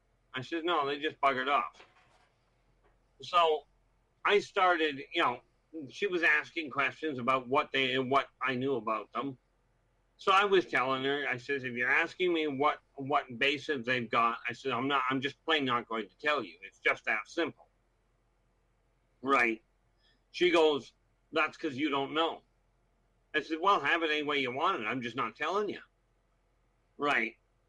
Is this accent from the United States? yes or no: no; Canada; welcome to Canada. I call my own government stupid.